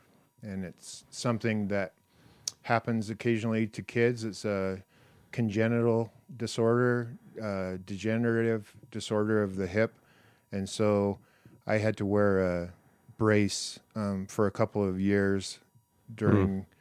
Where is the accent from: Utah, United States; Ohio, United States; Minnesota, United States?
Utah, United States; Price; growing up in Price, I loved to play baseball. I'm from a family of 5 kids. I'm the second in line, and was born there, and had a great childhood